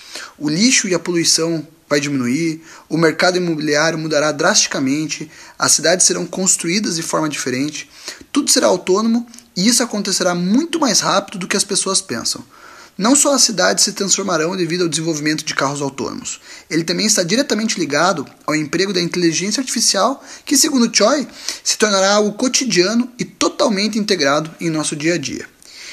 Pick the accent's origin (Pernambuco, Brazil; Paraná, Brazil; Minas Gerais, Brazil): Paraná, Brazil; Curitiba; now in United States; sou curitibano, empreendedor no Brasil e aqui no Vale do Silício, nos Estados Unidos.